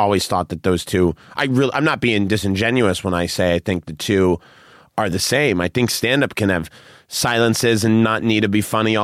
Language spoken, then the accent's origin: English; Brookline, Massachusetts, United States; Brookline.